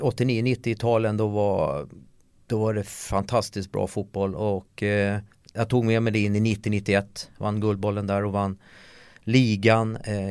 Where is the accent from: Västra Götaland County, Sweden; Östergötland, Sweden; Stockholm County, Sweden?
Stockholm County, Sweden; Solna; Jag växte upp på Råsunda en par hundra meter ifrån.